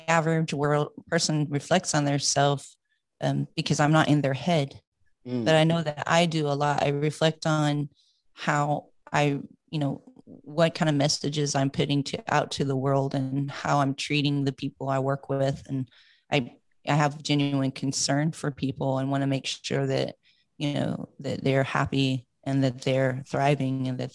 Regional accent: Midwest, United States; we grew up pretty poor in the Midwest United States.

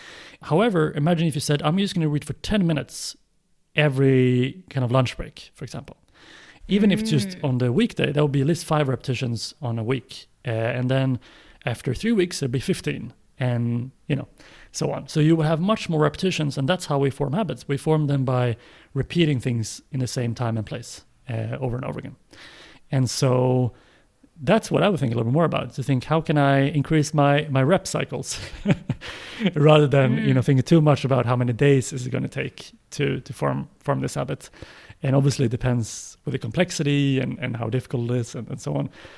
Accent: Sweden; English is a second language; I'm from Sweden

